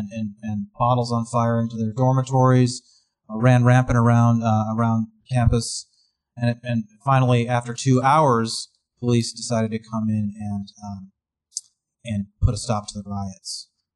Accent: Michigan, United States; born there; I had to explain to them that that I was born outside of Detroit

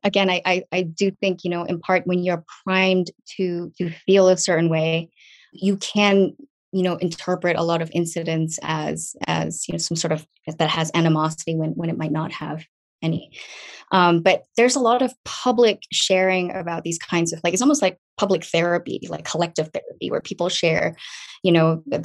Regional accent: Singapore; growing up in Singapore helped to kind of feed that view

